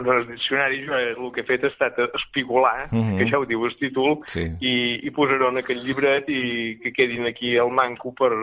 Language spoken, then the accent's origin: Catalan; Ciutadella, Balearic Islands, Spain; jo, evidentment, som de Ciutadella i conec més a la banda de Ponent perquè la dona és de Ferreries i conec més aquests dos pobles